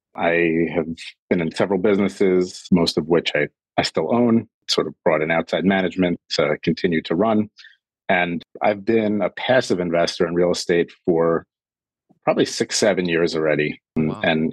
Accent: New York, United States; I mean, I'm from New York.

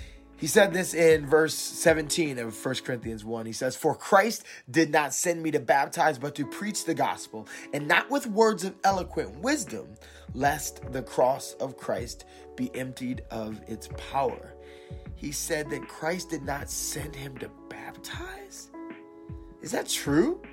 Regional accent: Chicago, Illinois, United States; So I grew up in Chicagoland, and in my generation, that meant that you were a Bulls fan.

